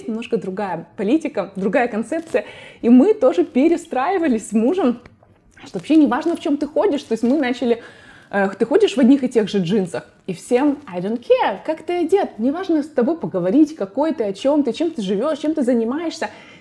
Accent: Ukraine; now in United States; вот изначально я сказала, что мы из Украины

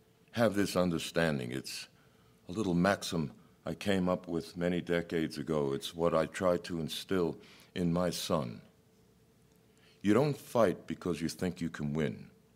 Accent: New York City, New York, United States; born there; moved away; I was born in New York City. It's why New Yorkers are hated west of the Hudson.

